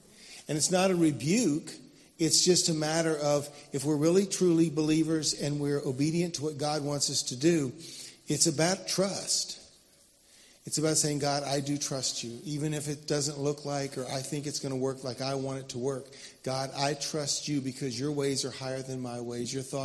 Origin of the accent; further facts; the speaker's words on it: Harrisonburg, Virginia, United States; I grew up in Harrisonburg, just a couple hours west of here.